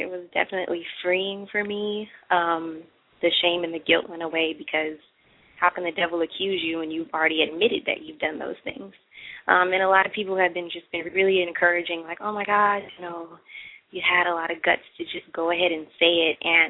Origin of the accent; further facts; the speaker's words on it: California, United States; I'm from California.